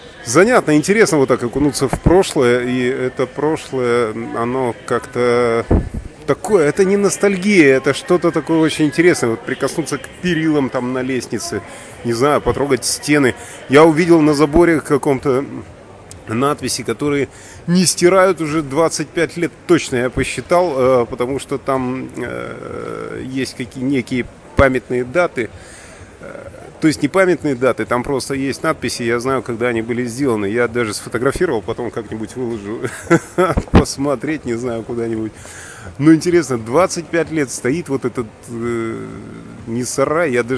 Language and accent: Russian; Latvia; moved away; я приветствую вас из Латвии. Я, черт возьми, приехал на родину. Давненько не был.